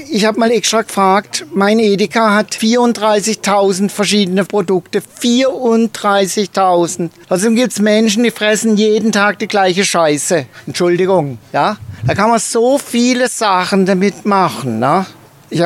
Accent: Konstanz, Baden-Württemberg, Germany; Ich bin relativ lange in Konstanz aufgewachsen.

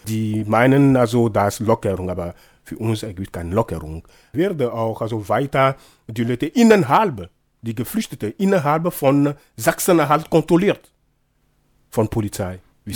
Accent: Togo; Damals also in meinem Heimatland Togo

